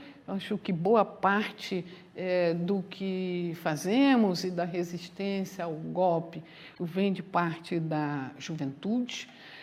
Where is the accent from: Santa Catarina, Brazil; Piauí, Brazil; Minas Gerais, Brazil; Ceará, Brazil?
Ceará, Brazil; born there; Avisa aos internautas, eu nasci no Ceará.